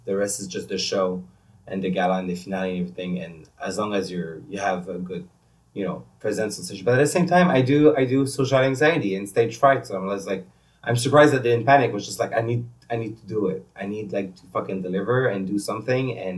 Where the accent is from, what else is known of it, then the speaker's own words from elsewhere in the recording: Canada; English is a second language; English is not my first language.